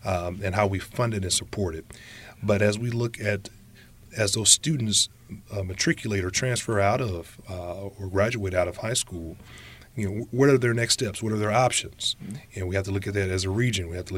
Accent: Gary, Indiana, United States; as a resident of Gary and as someone that was born and raised in Gary

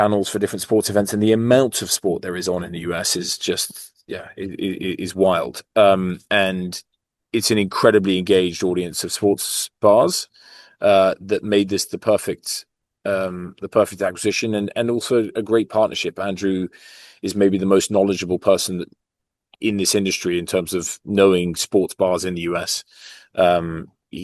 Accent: France; It's my hometown. It's France.

